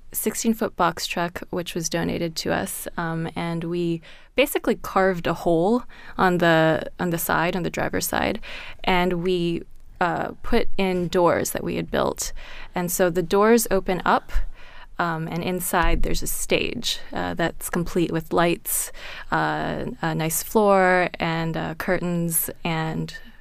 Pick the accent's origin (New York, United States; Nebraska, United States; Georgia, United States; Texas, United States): Georgia, United States; Augusta; Before that, I was in the University of South Carolina and also the Eastman School of Music, and I'm from Augusta, Georgia.